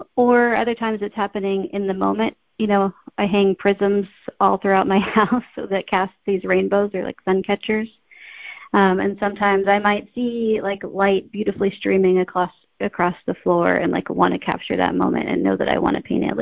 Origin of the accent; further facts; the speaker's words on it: Texas, United States; So I grew up in Texas, and that's where I met my teacher, Yannick, in high school